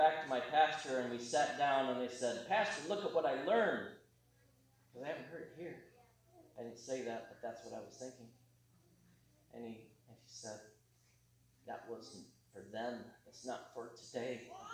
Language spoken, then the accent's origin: English; Idaho, United States; And once I got to go to a national youth gathering in California, not too close from where I grew up in Idaho.